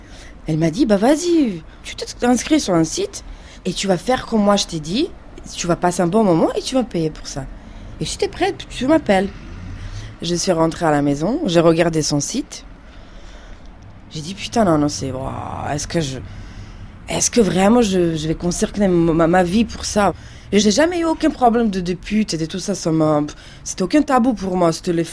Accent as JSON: {"language": "French", "town": "Ljubljana", "region": "Central Slovenia", "country": "Slovenia", "tie": "born or raised there", "second_language": "French", "moved": "as an adult", "said": "J'ai 28 ans. Je viens de Slovénie. Donc, je suis née à Ljubljana, d'une famille modeste et heureuse. Mes parents, ils ont une petite usine de vin. Ils sont viticulteurs."}